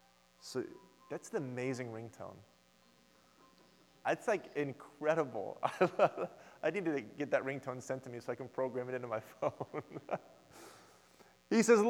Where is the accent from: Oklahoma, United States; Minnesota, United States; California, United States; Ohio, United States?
Oklahoma, United States; Now, I'm from Oklahoma, which is in between Los Angeles, and it's in between New York City. And when you're from farmlands, when you grow up on a farm and you're from the rural towns